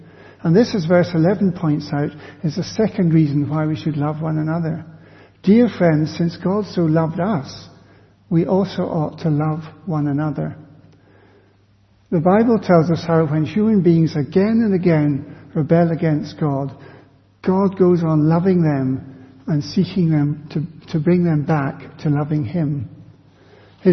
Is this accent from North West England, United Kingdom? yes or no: no; Glasgow, Scotland, United Kingdom; When I was growing up in Glasgow, we'd sometimes go out in the family car at weekends